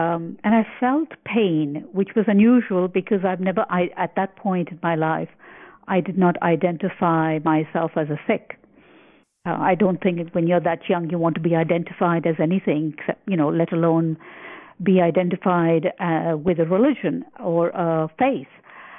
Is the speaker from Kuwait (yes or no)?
yes; Kuwait City, Al Asimah Governorate, Kuwait; moved away as an adult; also born or lived in New Zealand / Australia; I am a product of the diaspora. I was born and raised in Kuwait City. Went to a Roman Catholic boarding school for the formative years of my life.